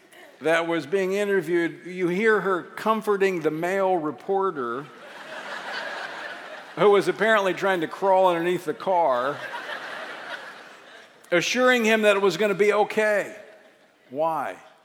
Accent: Louisiana, United States; followed by Monroe, Louisiana, in my home state.

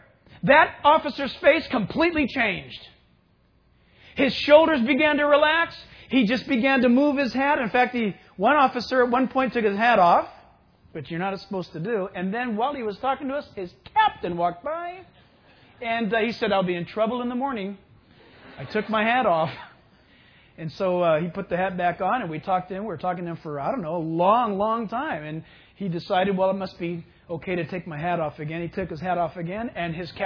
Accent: California, United States; I'm from California. And every officer I spoke to said, California, what are you doing here?

